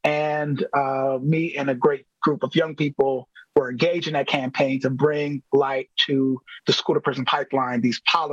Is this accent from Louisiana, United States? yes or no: no; Milwaukee, Wisconsin, United States; I grew up in the Sherman Park neighborhood.